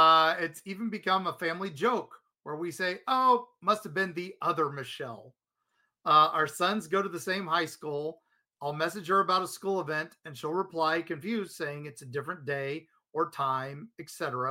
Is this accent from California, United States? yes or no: no; South Charleston, West Virginia, United States; I grew up in South Charleston, West Virginia.